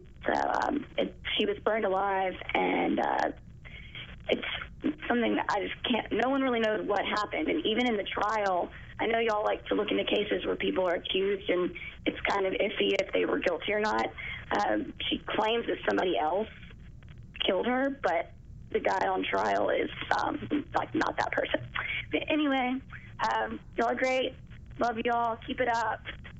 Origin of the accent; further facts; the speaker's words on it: Mississippi, United States; I'm from Mississippi and we don't really know what happened to her